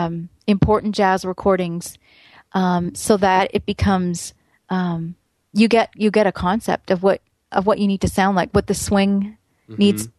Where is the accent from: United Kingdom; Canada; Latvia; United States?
Canada; Well, I grew up in Canada